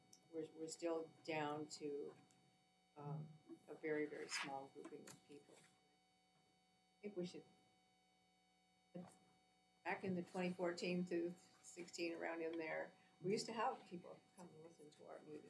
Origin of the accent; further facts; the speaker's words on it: Fairbanks, Alaska, United States; I was born and raised here in Fairbanks over at Denali State Bank, which used to be the hospital.